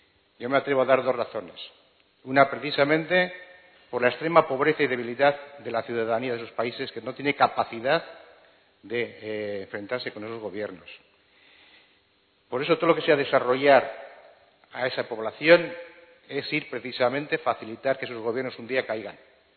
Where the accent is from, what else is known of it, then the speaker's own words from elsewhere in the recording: Bilbao, Basque Country, Spain; aunque yo no soy de Sevilla, soy de Bilbao.